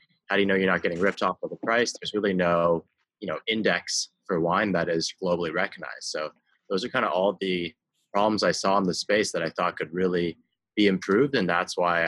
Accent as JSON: {"language": "English", "region": "Beijing", "country": "China", "tie": "born or raised there", "said": "I grew up in Beijing."}